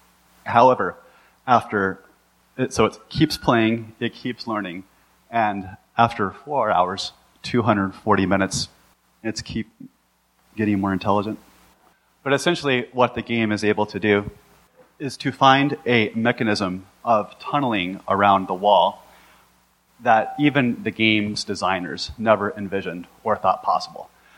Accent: Texas, United States; Now, I'm from Texas, and if you Montanans are anything like us, you love your cars and you love your open roads.

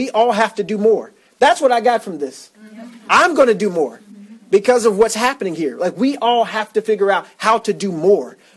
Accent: Memphis, Tennessee, United States; I'm from Memphis, Tennessee, representing District 86.

